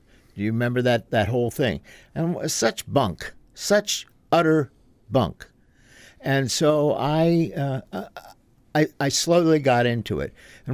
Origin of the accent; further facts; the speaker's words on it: Washington, District of Columbia, United States; because I was raised in Washington, D.C., with two parents who were government slaves working for the United States government.